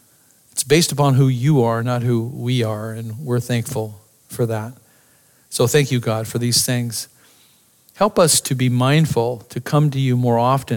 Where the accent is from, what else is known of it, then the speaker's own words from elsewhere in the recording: Arizona, United States; Man, I was raised in Arizona. Scorpions are everywhere.